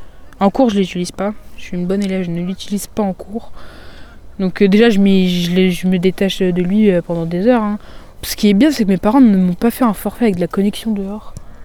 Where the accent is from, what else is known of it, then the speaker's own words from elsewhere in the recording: France; born there; Je suis d'origine albanaise, mes deux parents sont albanais et tout le reste de ma famille aussi. Puis voilà, je suis née en France.